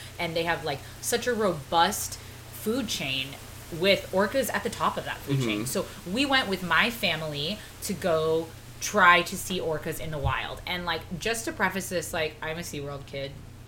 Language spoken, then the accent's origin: English; Arizona, United States; I'm from Arizona.